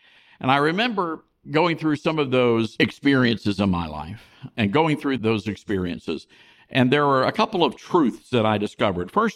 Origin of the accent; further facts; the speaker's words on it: Memphis, Tennessee, United States; I was born and raised here in Memphis, Tennessee. I was born at the Old Baptist Hospital. My grandfather moved our family here after he was put in charge of the tower at Memphis Airport.